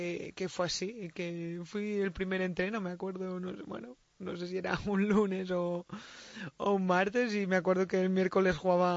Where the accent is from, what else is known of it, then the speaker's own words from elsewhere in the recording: Binissalem, Balearic Islands, Spain; cuando tenía 7 años sí que empecé en el club de fútbol en Binissalem, en mi pueblo.